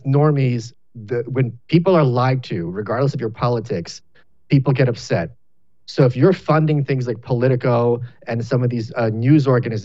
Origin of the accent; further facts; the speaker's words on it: New York, United States; I'm from New York. It's a very New York thing.